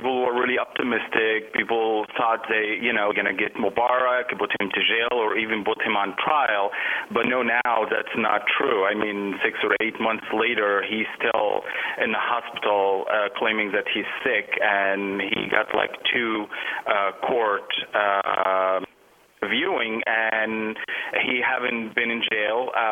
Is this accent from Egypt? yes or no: yes; Egypt; moved away as an adult; now in United States; Yeah, I'm originally from Egypt. I actually moved to the U.S. 11 years ago.